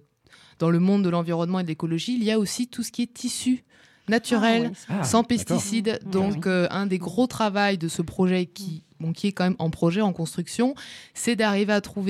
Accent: Lyon, Auvergne-Rhône-Alpes, France; now in Montpellier, France; oui, donc moi je viens de Lyon. Je suis arrivée ici à Montpellier où j'ai fait mes études en photographie.

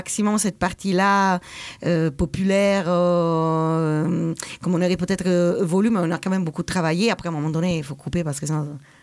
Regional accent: Italy; Donc moi, je suis italienne, j'aime beaucoup le langage, enfin la langue.

